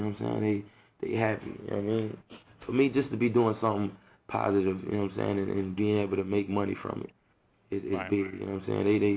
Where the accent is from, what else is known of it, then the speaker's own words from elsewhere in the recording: Fort Lauderdale, Florida, United States; I'm from Broward.